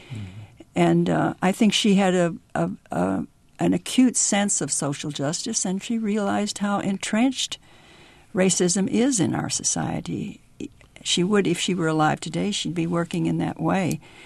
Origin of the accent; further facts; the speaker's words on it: East St. Louis, Illinois, United States; I grew up in East St. Louis, mm-hmm. Illinois, and I attended Catholic parochial schools.